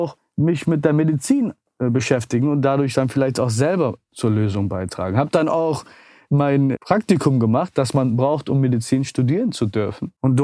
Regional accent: Germany; born there; also meine Großeltern kamen schon in den 60ern nach Deutschland und meine Eltern kamen dann nach. Ich bin dann in Deutschland geboren.

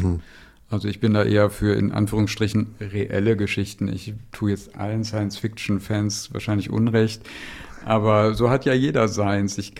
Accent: Dortmund, North Rhine-Westphalia, Germany; ich komme ja aus Dortmund

